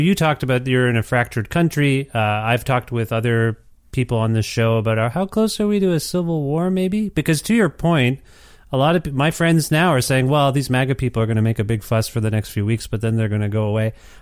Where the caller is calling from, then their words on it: Edmonton, Alberta, Canada; My family and I moved from Ontario to Alberta. I'm calling you from Edmonton, Alberta.